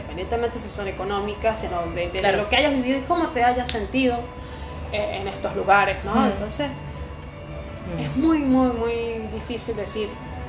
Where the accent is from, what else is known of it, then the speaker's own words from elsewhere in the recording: Venezuela; También tengo amigos venezolanos de sí, mi casa, de mi tierra, que dijeron, no, yo me voy de esta vaina